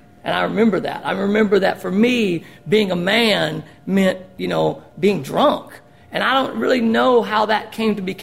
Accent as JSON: {"language": "English", "town": "Newport", "region": "Arkansas", "country": "United States", "said": "telling somebody that I was from Newport, GD, Arkansas"}